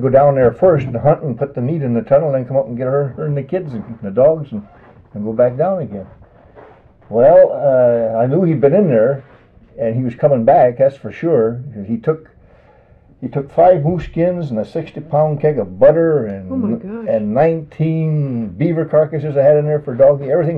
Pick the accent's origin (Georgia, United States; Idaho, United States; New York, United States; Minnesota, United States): Minnesota, United States; Barnum; born there; I was born in Barnum, Minnesota.